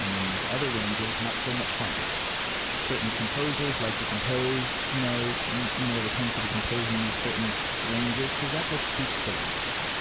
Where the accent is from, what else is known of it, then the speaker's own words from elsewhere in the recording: New York City, New York, United States; that particularly for me as a New Yorker, who knows?